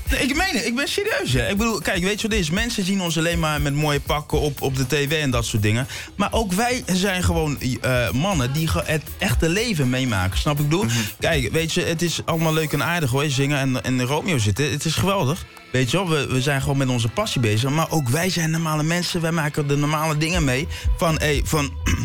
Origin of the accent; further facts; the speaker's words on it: London, United Kingdom; we zijn opgegroeid in de jaren 80 met, we komen nota bene ook uit Londen.